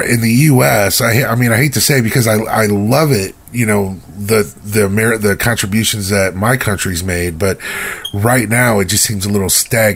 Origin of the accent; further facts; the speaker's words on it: United States; I'm an American and I've got nothing but the utmost pride for the music that my country's put out.